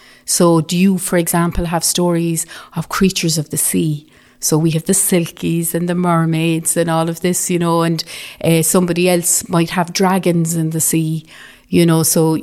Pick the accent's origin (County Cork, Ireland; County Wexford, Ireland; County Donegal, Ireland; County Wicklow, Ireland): County Cork, Ireland; Mayfield; So I grew up in Mayfield, Gortalling